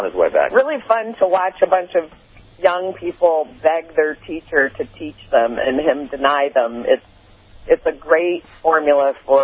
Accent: Illinois, United States; And I grew up in Illinois, so it's, you know, the whole Midwest, similar threads

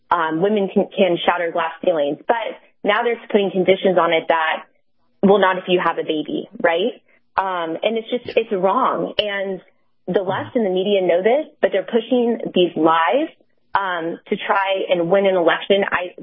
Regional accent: California, United States; And I can say that as a Californian myself.

